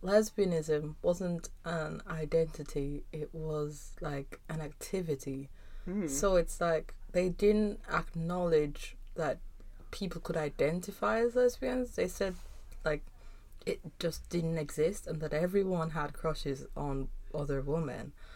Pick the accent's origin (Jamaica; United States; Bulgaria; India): Jamaica; Kingston; moved away as an adult; now in London, United Kingdom; So I grew up in Kingston, which is the capital of Jamaica. And when I say grew up, I mean I actually grew up there. Like, I only moved here to London when I was 18. So I spent literally all of my adolescence in Kingston.